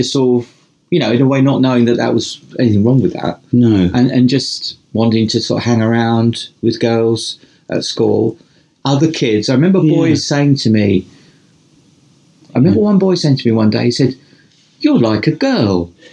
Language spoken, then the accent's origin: English; Upminster, England, United Kingdom; also born or lived in East London; So I was born in 1958 in Upminster in Essex.